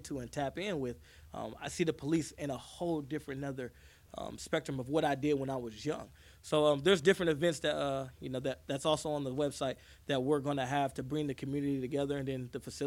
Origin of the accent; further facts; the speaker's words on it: Vallejo, California, United States; You know, where I'm talking about Vallejo, where I'm from, it's our community.